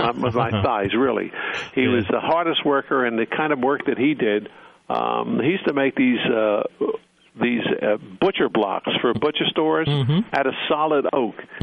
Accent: Newark, New Jersey, United States; born there; I was born in Newark, New Jersey.

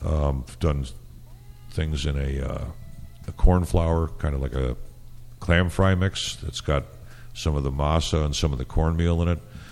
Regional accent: Ireland; I'm Irish. I like potatoes.

